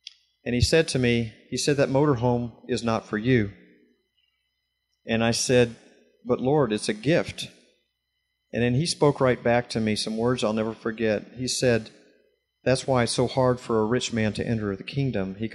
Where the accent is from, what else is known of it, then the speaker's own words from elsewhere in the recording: United States; I grew up in the States for 56 years and I've been around it all my life